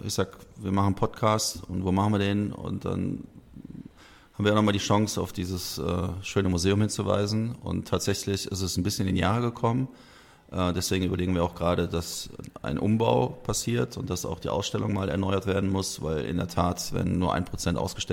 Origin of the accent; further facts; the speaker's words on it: Rhineland, Germany; und als Rheinländer kann ich sagen, Olympische Spiele von A bis Z zu erleben